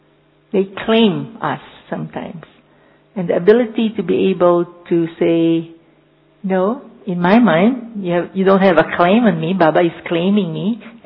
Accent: Philippines; English is a second language; I'm a very Christian because I came from Philippines, and we are 85% Catholic, Christian Catholic.

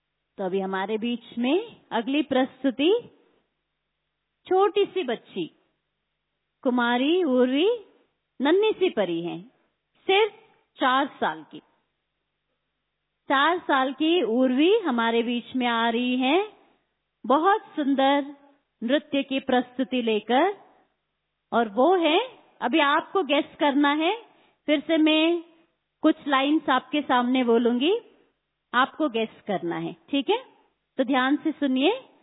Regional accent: India; born there; ये ताली इसलिए बजवाई थी क्योंकि हमारा जन्म हिंदुस्तान में हुआ है।

